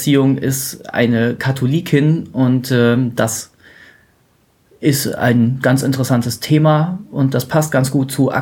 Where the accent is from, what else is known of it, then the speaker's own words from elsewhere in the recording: Dortmund, North Rhine-Westphalia, Germany; Ich bin aus Dortmund und bin hier zu Besuch in der verbotenen Stadt. Und ich bin ein Ingenieur, Schrägstrich Naturwissenschaftler. Und ich bin, sagen wir mal, Agnostiker.